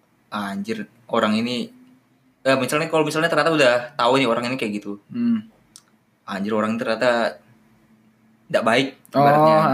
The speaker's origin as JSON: {"language": "Indonesian", "town": "Samarinda", "region": "East Kalimantan", "country": "Indonesia", "said": "misalnya kan kita memang dari Samarinda kan, dari Kalimantan kan."}